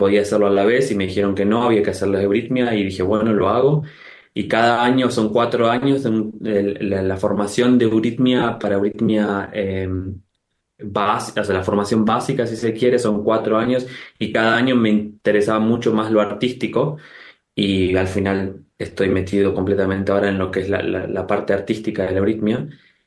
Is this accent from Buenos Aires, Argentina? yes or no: yes; Buenos Aires, Argentina; moved away as an adult; now in Europe; nací en Buenos Aires y fui a la escuela en Buenos Aires, a la escuela San Miguel en Villa Adelina, una escuela Waldorf.